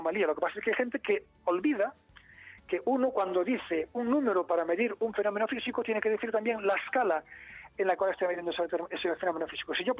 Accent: Galicia, Spain; Yo soy de la Costa de la Morte, cerca de Cabo Finisterre.

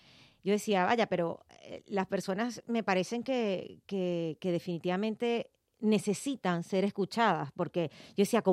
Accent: Venezuela; soy venezolana, los latinos a veces, así como hablamos, que no tenemos como que pausa nunca

